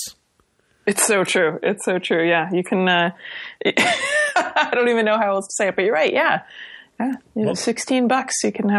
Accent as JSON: {"language": "English", "region": "New Jersey", "country": "United States", "tie": "born or raised there", "lives_now": "Canada", "said": "I grew up in New Jersey. I'm actually from the States, even though I am now a proud Canadian."}